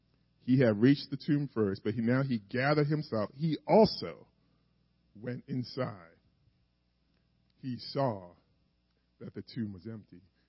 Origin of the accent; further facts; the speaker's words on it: Baltimore, Maryland, United States; born there; And I was born in Baltimore, Maryland, but while he was studying at the Universidad de Mexico in Mexico City.